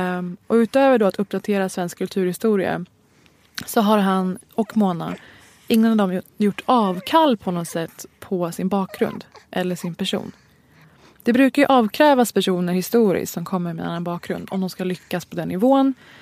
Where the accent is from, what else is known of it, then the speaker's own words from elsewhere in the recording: Iran; Jag är iranier, om ni har missat det.